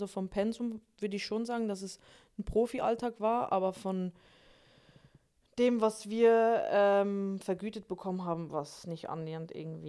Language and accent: German; Switzerland; now in Germany; bin ursprünglich aus der Schweiz, bin aber jetzt schon ein paar Jahre in Deutschland.